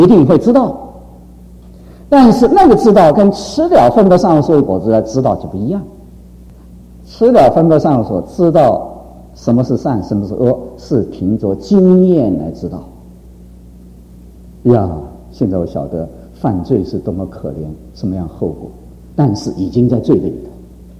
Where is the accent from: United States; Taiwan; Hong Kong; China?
United States; 比如说我们美国人很天真